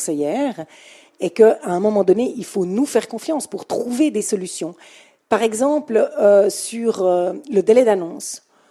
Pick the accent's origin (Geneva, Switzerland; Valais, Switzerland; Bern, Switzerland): Geneva, Switzerland; je suis genevoise et fière de l'être